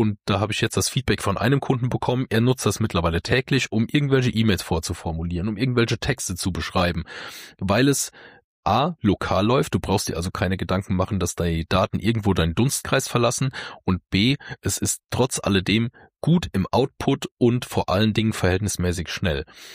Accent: Germany; Der ein oder andere weiß, ich bin aus dem Westerwald

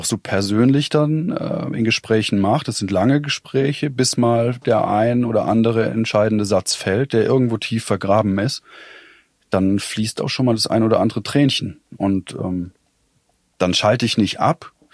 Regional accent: Weinheim, Baden-Württemberg, Germany; hier aus meiner Heimatstadt, aus Weinheim

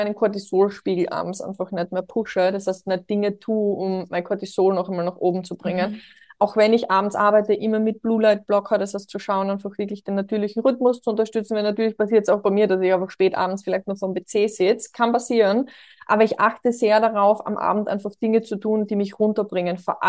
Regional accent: Austria; born there; ich bin in Österreich geboren

